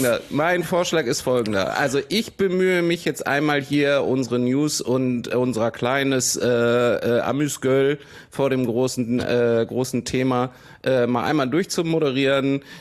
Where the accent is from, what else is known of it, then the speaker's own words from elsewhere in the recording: Hausham, Bavaria, Germany; born there; Ich bin geboren 1981 in Hausham in Oberbayern.